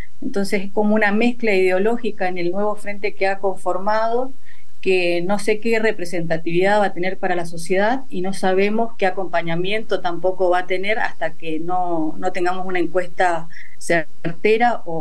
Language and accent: Spanish; San Rafael, Mendoza, Argentina; Yo soy particularmente de San Rafael, que está al sur de la provincia.